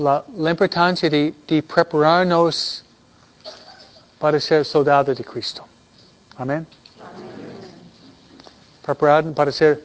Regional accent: New York, United States; Que murieron en Nueva York, de donde vengo yo.

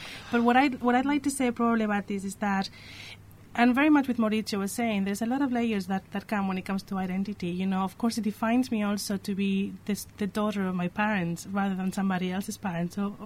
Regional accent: northern Spain, Spain; I'm from Northern Spain, just beside the Basque country, but not Basque.

